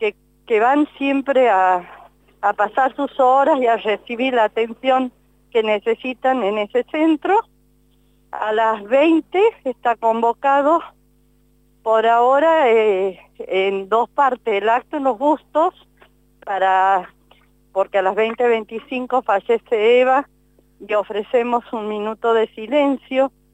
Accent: Argentina

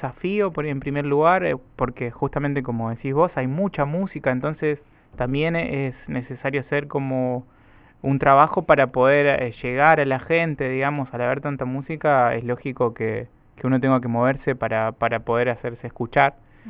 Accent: La Paz, Entre Ríos, Argentina; born there; also born or lived in Paraná; now in Rosario, Argentina; Nací en La Paz, Entre Ríos. Viví mucho tiempo en Paraná después, me fui a estudiar ahí. Y ahora en Rosario hace 3 años ya.

